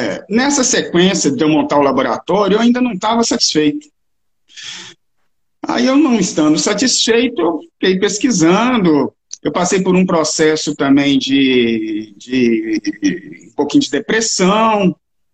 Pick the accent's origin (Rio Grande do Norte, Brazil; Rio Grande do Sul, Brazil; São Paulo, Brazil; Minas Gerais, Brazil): Minas Gerais, Brazil; Então, sou de Minas e venho de uma família da área de medicina e de bioquímica.